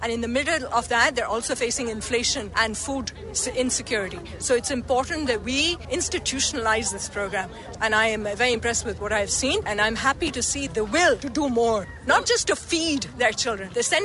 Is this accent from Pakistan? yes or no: yes; Pakistan; I'm from Pakistan.